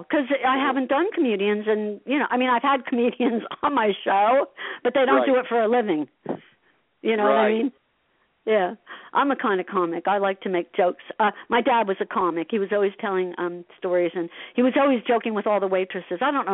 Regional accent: Asbury Park, New Jersey, United States; I mean, growing up in Asbury, well, which I did, but growing up in anywhere in New Jersey, it's like a real plus

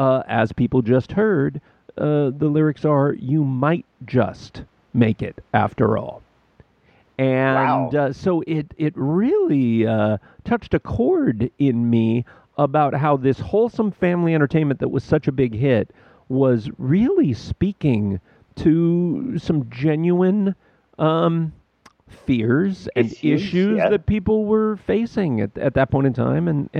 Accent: West Coast, United States; that's a cultural thing for me growing up on the West Coast.

